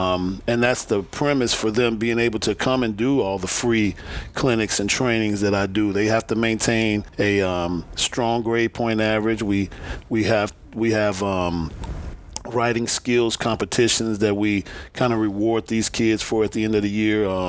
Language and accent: English; Chicago, Illinois, United States; When I was growing up in Chicago, I couldn't go outside in the winter and throw a baseball